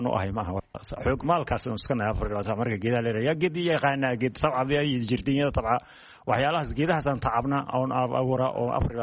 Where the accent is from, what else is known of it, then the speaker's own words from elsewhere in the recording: Kelafo, Somali Region, Ethiopia; now in Bosaso, Somalia; qallaafe ayaan ka imid degmadii hore, lug baanan aga imid